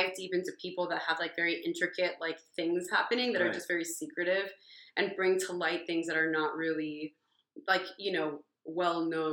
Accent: Miami, Florida, United States; And I wanted to experience the seasons too, because I'm from Miami.

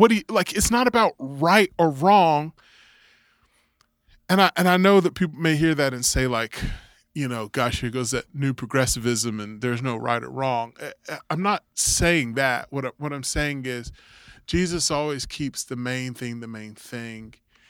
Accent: the South, United States; I grew up in the South and we eat fish as a child.

